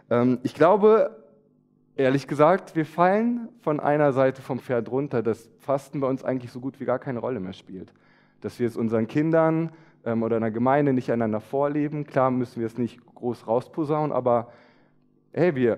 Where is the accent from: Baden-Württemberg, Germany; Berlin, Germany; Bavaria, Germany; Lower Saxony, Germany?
Lower Saxony, Germany; Wolfsburg; ich erlebe, seitdem ich in Süddeutschland eigentlich bin, erst so richtig das Thema Fasching, Karneval, also meine Heimat in Wolfsburg.